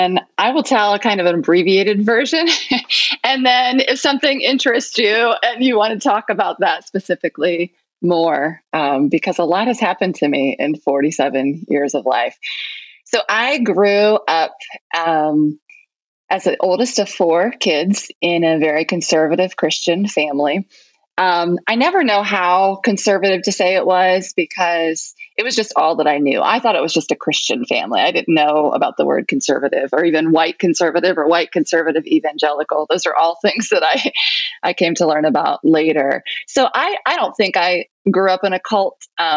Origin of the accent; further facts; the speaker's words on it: Ohio, United States; So in this house in South Carolina, I'm from Ohio. We moved back to South Carolina to start over in a new place.